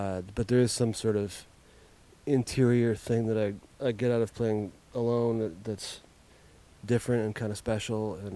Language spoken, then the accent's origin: English; Minneapolis, Minnesota, United States; Yeah, I grew up in South Minneapolis.